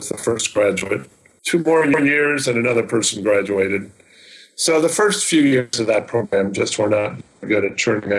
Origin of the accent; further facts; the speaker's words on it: Pennsylvania, United States; now in Hingham, United States; No, I didn't. I grew up in Western Pennsylvania.